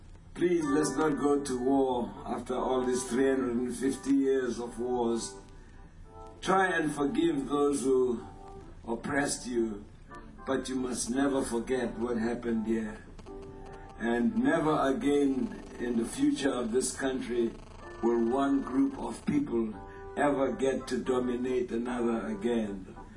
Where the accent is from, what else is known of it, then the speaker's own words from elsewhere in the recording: Jackson, Mississippi, United States; I'm from Jackson, Mississippi. Why are you laughing? That's a hell of a town.